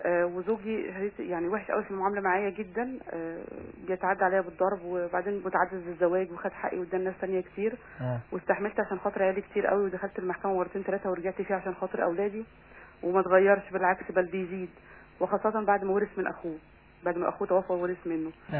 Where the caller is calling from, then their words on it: Cairo, Cairo Governorate, Egypt; من القاهرة.